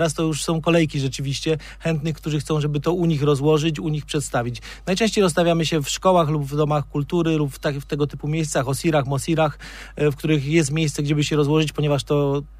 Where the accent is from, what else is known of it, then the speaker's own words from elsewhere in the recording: Kraków, Lesser Poland, Poland; born there; jestem Krakusem z urodzenia, zakochanym w Krakowie i w Polsce, ale drugi mój dom to jest Tajlandia.